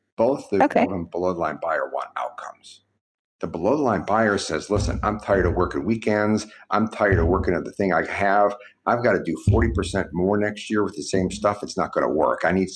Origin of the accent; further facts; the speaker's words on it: Ohio, United States; I was born and raised in Ohio, and we've got a big family and stuff.